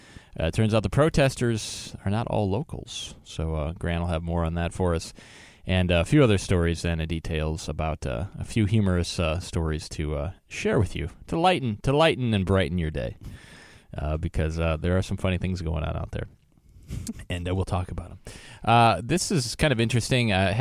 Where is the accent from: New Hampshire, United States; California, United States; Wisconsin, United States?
Wisconsin, United States; Minnesota, Wisconsin, my home state, and Iowa